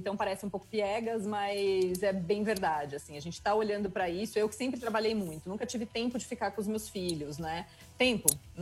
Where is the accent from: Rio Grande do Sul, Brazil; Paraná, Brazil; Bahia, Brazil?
Rio Grande do Sul, Brazil; Porto Alegre; moved away as an adult; also born or lived in Belém; now in São Paulo, Brazil; Eu nasci em Belém do Pará junto com meu irmão. E aí, a gente foi parar em Porto Alegre. Eu tinha por volta de uns 11 anos. Então, na verdade, eu passei toda a minha pré-adolescência, adolescência em Porto Alegre. Estudei lá, me formei lá, conheci o meu marido lá.